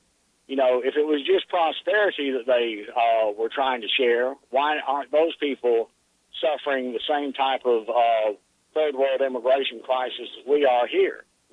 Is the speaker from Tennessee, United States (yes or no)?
yes; Memphis, Tennessee, United States; you and I saw this growing up in Memphis.